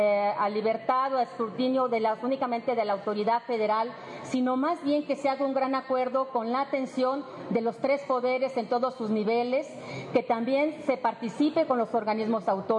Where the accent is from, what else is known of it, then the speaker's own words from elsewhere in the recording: Mexico; Debemos recordar que nosotros como mexicanos hemos tenido experiencias en el pasado